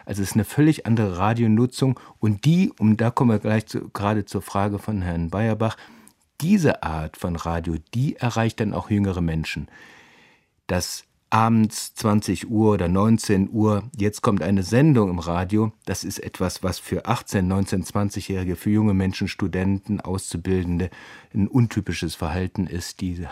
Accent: North Rhine-Westphalia, Germany; Ich bin in Nordrhein-Westfalen aufgewachsen

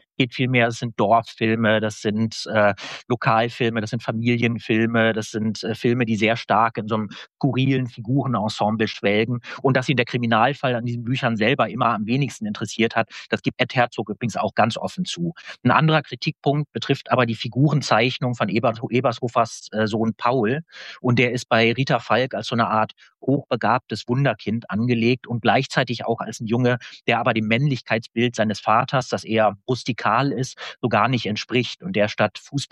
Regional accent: Northern Germany, Germany; born there; ich bin eigentlich gebürtiges Nordlicht

